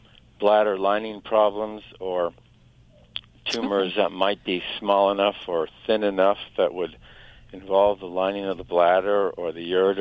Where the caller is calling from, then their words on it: Santa Barbara, California, United States; Santa Barbara, California.